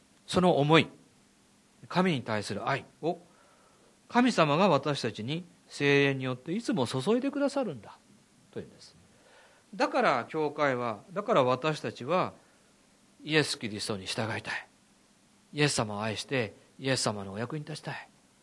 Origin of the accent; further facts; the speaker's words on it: Tokyo, Japan; まあ、息に感じるというのは江戸っ子で育ちましたから、この表現いいと思いますね。